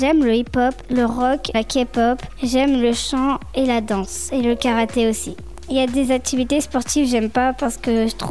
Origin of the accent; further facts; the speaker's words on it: Paris, Île-de-France, France; Je viens de Paris 15e. J'aime nager, faire du vélo